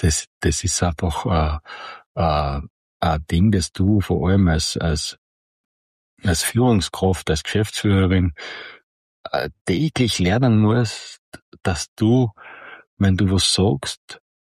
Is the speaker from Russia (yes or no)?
no; Styria, Austria; Vor allem bei uns in der Steiermark gibt's gar nicht so viele Unternehmen mit einem Beachvolleyballplatz.